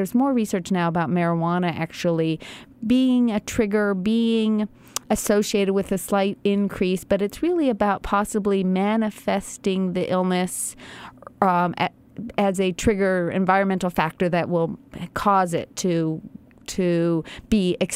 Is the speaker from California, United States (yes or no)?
yes; Berkeley, California, United States; When I was growing up in Berkeley, he would show up unexpected in a psychotic state at my high school.